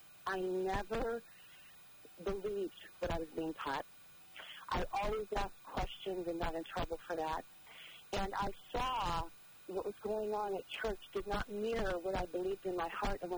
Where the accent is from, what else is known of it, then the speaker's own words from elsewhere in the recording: Pennsylvania, United States; I was raised in Pennsylvania in a very large family.